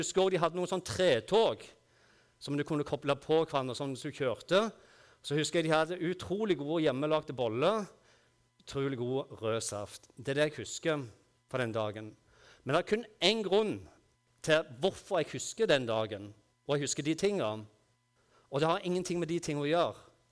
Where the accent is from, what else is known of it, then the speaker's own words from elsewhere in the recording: Bryne, Rogaland, Norway; jeg har vokst opp på Bryne, og det hører dere sikkert på dialekten. Jeg har en veldig avsleven dialekt